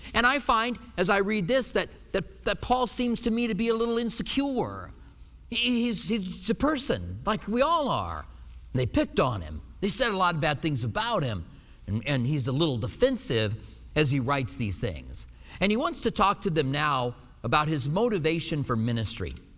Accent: Albuquerque, New Mexico, United States; I grew up in Albuquerque, and Raul Reese was on the radio with Pastor Chuck Smith.

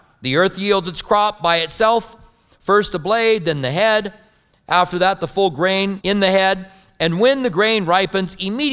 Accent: Clinton, Iowa, United States; born there

